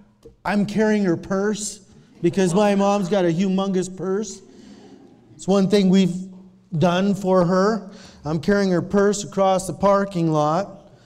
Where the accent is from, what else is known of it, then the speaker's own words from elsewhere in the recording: Helena, Montana, United States; I'm from Helena. My mom's always been in Helena. All my life, my mom's been in Helena.